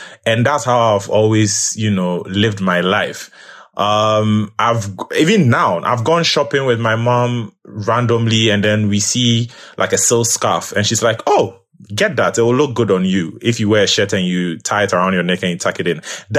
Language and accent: English; Ghana; accent: Ghanaian; But at least through my, you know, my accent and, you know, certain things, the way I'll contribute to certain conversations, yes, you can tell this person is probably Ghanaian, but visibly, no.